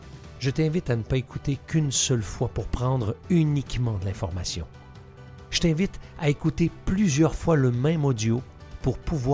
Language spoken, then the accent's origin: French; Quebec, Canada; moved away as an adult; now in France; Je suis Québécois et ça fait plus de 25 ans que j'habite en France.